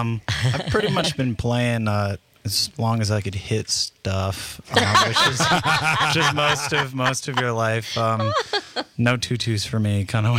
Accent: Whitefish Bay, Wisconsin, United States; born or raised there

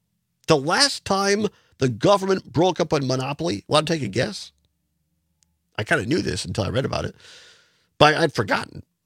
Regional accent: Wisconsin, United States; And I grew up out in Southwest Wisconsin, a rural area

